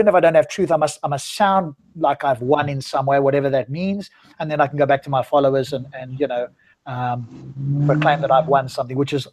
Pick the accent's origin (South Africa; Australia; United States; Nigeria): South Africa; So I'm an atheist and I'm originally from South Africa. You might tell the accent.